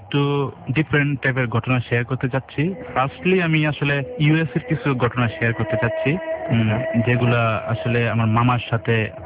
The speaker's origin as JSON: {"language": "Bangla", "town": "Comilla", "region": "Chittagong Division", "country": "Bangladesh", "lives_now": "Dhaka, Bangladesh", "said": "কুমিল্লা থেকে এসেছি আর আমি ধানমন্ডিতে থাকি"}